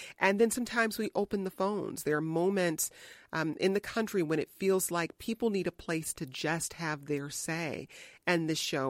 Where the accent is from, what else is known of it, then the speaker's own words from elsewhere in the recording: Midwest, United States; Because I grew up in the Midwest, I have spent most of my career in the Midwest.